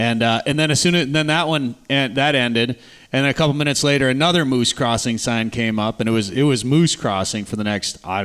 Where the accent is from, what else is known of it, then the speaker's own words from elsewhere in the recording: Minnesota, United States; also born or lived in North Dakota; I lived in North Dakota for a while, but I grew up in Minnesota, and we grew up going up the Gunflint Trail, and that, to me, is moose country.